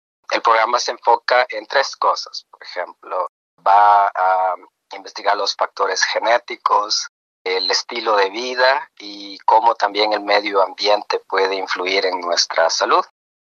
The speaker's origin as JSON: {"language": "Spanish", "country": "El Salvador", "said": "soy salvadoreño."}